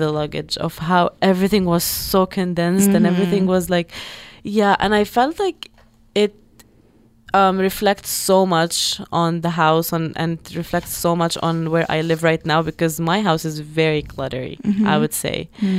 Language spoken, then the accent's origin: English; Lebanon; now in Canada; I only like moved to two houses when I was in Lebanon, and then I moved from Lebanon to here.